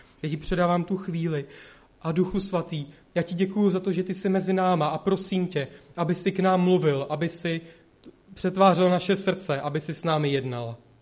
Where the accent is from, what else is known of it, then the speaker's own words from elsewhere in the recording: Úpice, Hradec Králové Region, Czechia; A jsem vlastně z Úpice, to jsou východní Čechy, pod Krkonoší.